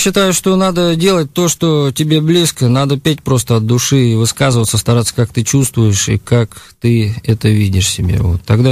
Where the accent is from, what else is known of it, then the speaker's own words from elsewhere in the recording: Saint Petersburg, Russia; born there; Хотя я родился в Ленинграде, и вот. Но лета проводил в Раковке, в Глинище, вот на родине отца, в Волгоградской области.